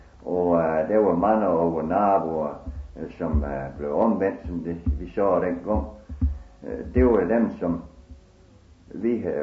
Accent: West Jutland, Denmark; Vi er en vestjyder

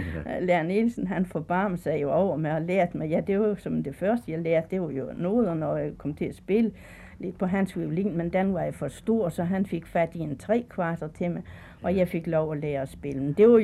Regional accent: Kattrup Sogn, North Denmark Region, Denmark; born there; Ja, jeg er født her i Kattrup Sogn. Det er lige nogle minutter herfra, en 10-20 minutters gang her fra Fjerritslev.

